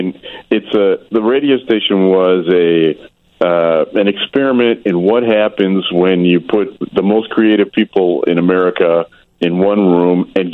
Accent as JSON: {"language": "English", "town": "Mount Prospect", "region": "Illinois", "country": "United States", "said": "Yeah, I'm from Mount Prospect originally."}